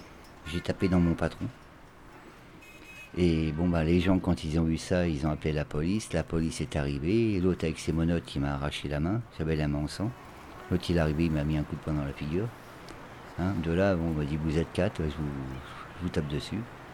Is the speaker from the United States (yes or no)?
no; Paris, Île-de-France, France; hein. Je suis né à Paris dans le 18e, dans la rue Lepic, hein, et j'ai vécu un petit peu ma vie là-bas.